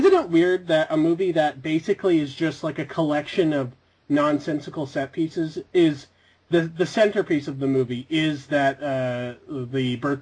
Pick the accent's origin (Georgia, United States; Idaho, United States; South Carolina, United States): Idaho, United States; And we should remind our listeners that we're from Southeast Idaho